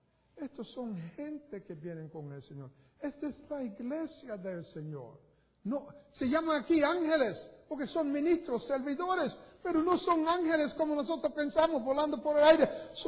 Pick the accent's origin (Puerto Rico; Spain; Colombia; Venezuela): Puerto Rico; accent: Puerto Rican; Yo no hablo griego y ustedes lo pueden ver. Tengo un acento puertorriqueño.